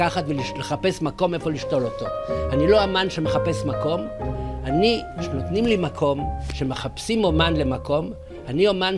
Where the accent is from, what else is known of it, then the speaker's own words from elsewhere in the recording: Tel Aviv, Tel Aviv District, Israel; born there; נולדתי בתל אביב, אתה יודע שזאת מדינה בפני עצמה.